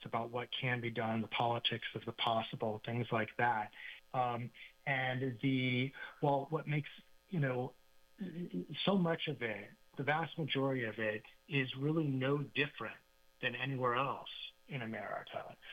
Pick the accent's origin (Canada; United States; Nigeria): United States; Los Angeles, California; I'm from Los Angeles originally.